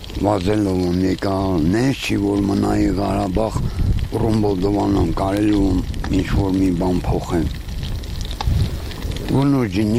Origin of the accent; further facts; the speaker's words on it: Yerevan, Armenia; ես իմ Երևանից եմ ջան